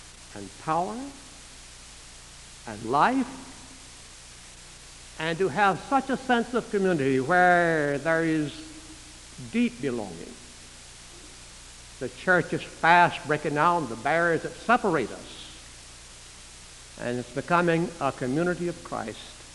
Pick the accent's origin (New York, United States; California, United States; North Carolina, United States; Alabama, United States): North Carolina, United States; The church I grew up in Eastern North Carolina, Mintz Baptist Church, was then without a pastor.